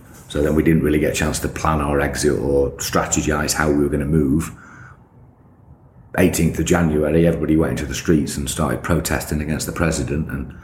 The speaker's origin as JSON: {"language": "English", "country": "United Kingdom", "said": "I'm just a British kid and we won't have that arrogance."}